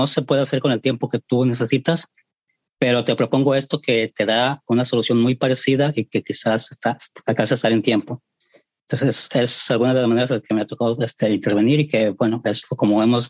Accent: Colima, Mexico; de Colima.

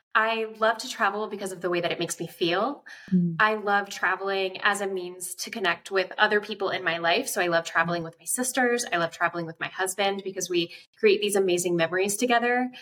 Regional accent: Pennsylvania, United States; also born or lived in United Kingdom; now in Switzerland; I am from the East Coast, Pennsylvania, originally, and have lived both in the UK and I currently live in Switzerland.

